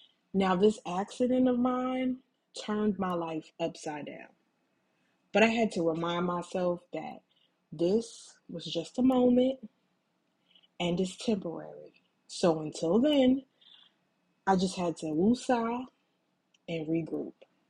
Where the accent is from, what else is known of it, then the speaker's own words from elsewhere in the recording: Jersey City, New Jersey, United States; now in Newark, United States; I am from Jersey City, New Jersey, but now that I live in Newark, I was completely out of my comfort zone.